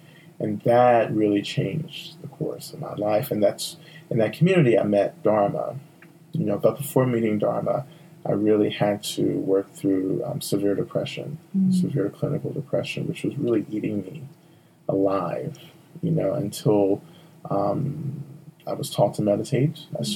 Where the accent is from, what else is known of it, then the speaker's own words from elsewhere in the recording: Georgia, United States; I really have to go back to being born and raised in the South, in Georgia, being in a context that felt very alien to me. In the Bible Belt, Deep South, you know, I grew up Christian in the church.